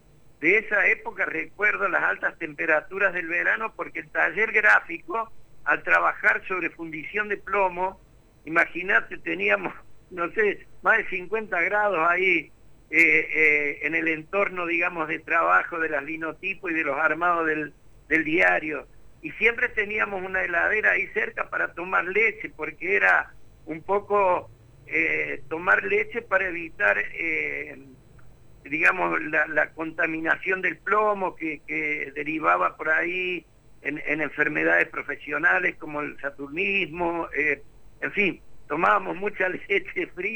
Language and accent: Spanish; Las Amintas, Santa Fe, Argentina; now in Córdoba, Argentina; porque yo me vine del norte de Santa Fe, de un paraje que se llama Las Amintas, de una chacra, ahí donde todavía queda mi hermano más chico.